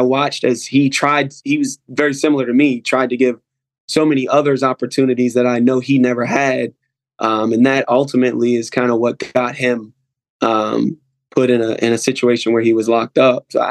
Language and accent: English; Maryland, United States; moved away as an adult; now in Virginia, United States; Originally from Maryland. Grew up in Southern Maryland.